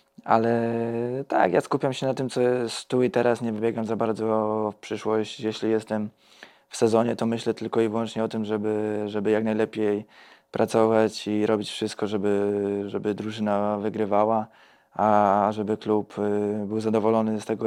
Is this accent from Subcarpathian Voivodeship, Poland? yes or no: no; Bełchatów, Łódź Voivodeship, Poland; I fajnie mi się tutaj w Bełchatowie mieszka, gra. Jest to moje rodzinne miasto